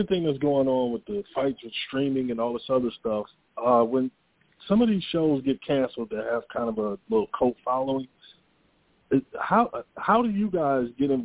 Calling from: Atlanta, Georgia, United States; Yeah, I'm in Atlanta.

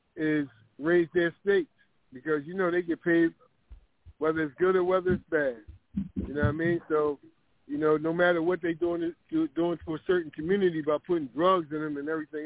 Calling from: Philadelphia, Pennsylvania, United States

